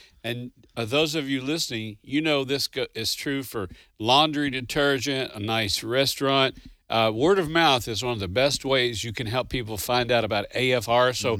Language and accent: English; Owensboro, Kentucky, United States; Our town where I grew up in Owensboro, Kentucky, 50,000 people